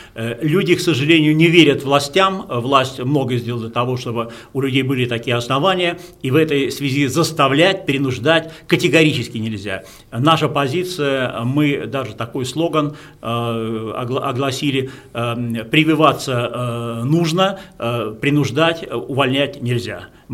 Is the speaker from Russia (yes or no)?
yes; Saint Petersburg, Russia; то там проводят в моем родном городе алые паруса